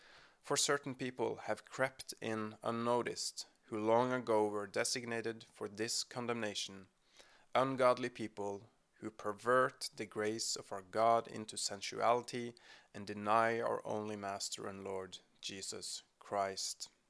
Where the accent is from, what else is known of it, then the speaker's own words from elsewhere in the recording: Norway; English is a second language; from Norway. I'm a pastor in a small church here on the west coast.